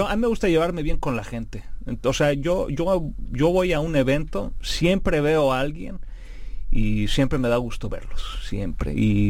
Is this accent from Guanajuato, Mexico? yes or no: no; Mexico City, Mexico; Tú y yo, pues, somos mexicanos, nacimos en México. Digo, tú eres regiomontano, yo soy chilango, pero pues, y a lo mejor, pues tú eres un poquito más güero que yo soy un poco más moreno